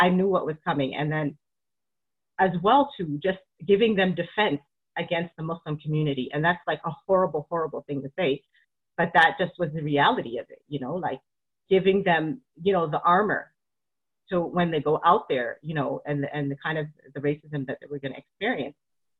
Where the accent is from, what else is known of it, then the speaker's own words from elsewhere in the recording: Canada; And so I grew up in the Canadian system, this Canadian school system.